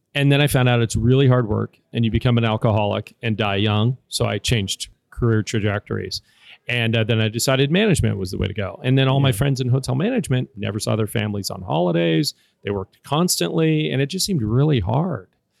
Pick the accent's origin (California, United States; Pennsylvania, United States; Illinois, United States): California, United States; And I moved with them from Southern California back up to my home in Northern California, where I'm originally from.